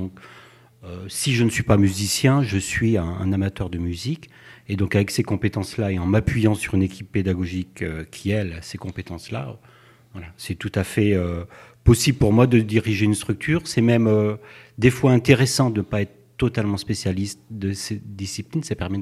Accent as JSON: {"language": "French", "region": "Auvergne-Rhône-Alpes", "country": "France", "said": "Je viens d'Auvergne. Voilà, donc j'étais un voisin, je suis néo-corrézien, je suis arrivé en Corrèze le 21 juin 2021"}